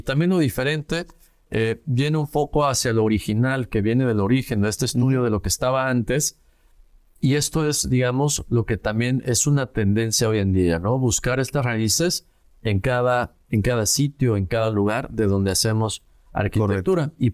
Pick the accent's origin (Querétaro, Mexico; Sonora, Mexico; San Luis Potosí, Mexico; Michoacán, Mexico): Querétaro, Mexico; salir de mi ciudad de origen, yo crecí en Querétaro